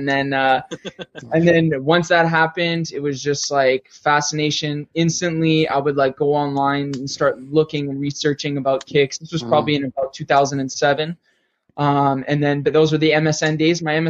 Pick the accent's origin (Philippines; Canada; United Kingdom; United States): Canada; Mississauga, Ontario; I'm from Mississauga.